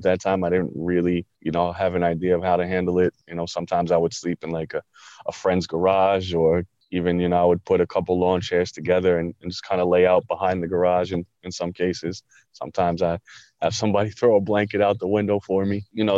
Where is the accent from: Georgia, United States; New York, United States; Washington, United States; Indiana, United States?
New York, United States; Long Island; I grew up in Long Island.